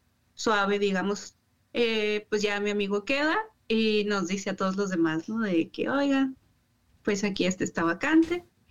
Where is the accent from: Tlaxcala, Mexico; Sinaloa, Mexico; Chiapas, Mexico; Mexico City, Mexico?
Sinaloa, Mexico; Culiacán; now in Mexicali, Mexico; Yo soy nacida y criada en Culiacán, Sinaloa, pero me fui a estudiar a Mexicali ya hace 10 años.